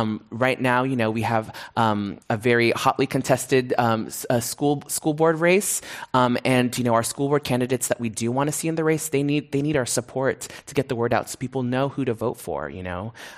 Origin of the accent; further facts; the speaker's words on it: San Francisco, California, United States; Because I grew up in a city where diversity was valued, and at a time, I think, also where diversity was really valued